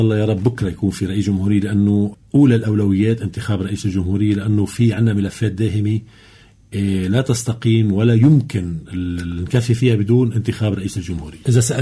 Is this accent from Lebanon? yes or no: yes; Lebanon; ولكن نحن بدنا نشتغل مصلحتنا كلبنانيين، هذا الأولى، نكون كلبنانيين عم نشوف أنا وين مصلحتي